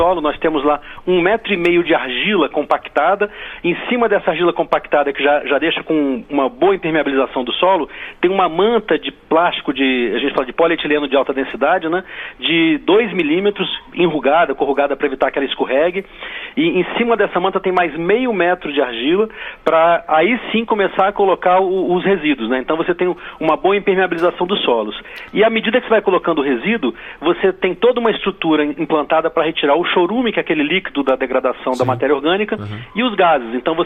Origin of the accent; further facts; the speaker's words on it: Brasília, Federal District, Brazil; Eu como brasiliense, eu tenho vergonha do lixão da estrutural.